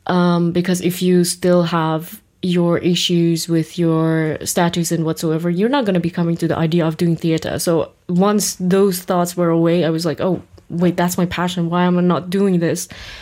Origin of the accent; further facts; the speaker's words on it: Iran; English is a second language; now in Halle, Germany; I live in Halle, right? And I used to, like, I'm from Iran, and I used to do theater back in Iran as a child growing up.